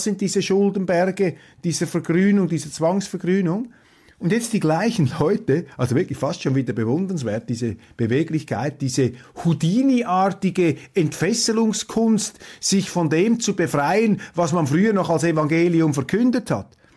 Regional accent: Switzerland; ich sage es Ihnen jetzt tiefenentspannt als Schweizer

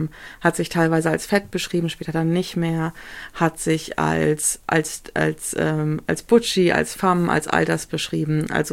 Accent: Bremen, Germany; ich bin halt in Bremen zur Schule gegangen, als der PISA-Test war, auf die Kornstraße.

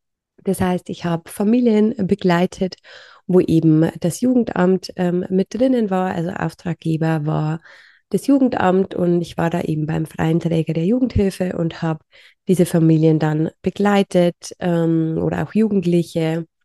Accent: Bavaria, Germany; ich bin mittlerweile 35 und ich komme aus Niederbayern. Ich wohne in der Nähe vom schönen Passau. Bin hier aufgewachsen, war dann für eine kurze Zeit mal zum Studieren in Regensburg und bin dann aber wieder zurückgezogen.

